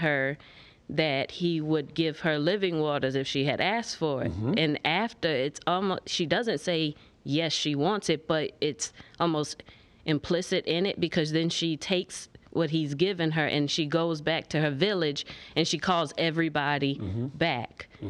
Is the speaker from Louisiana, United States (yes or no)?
yes; Louisiana, United States; I'm from Louisiana.